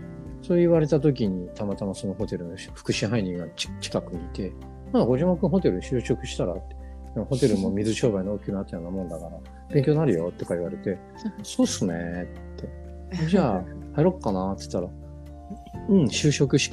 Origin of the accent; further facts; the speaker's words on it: Ichinomiya, Aichi, Japan; まあ僕愛知県の一宮市出身なので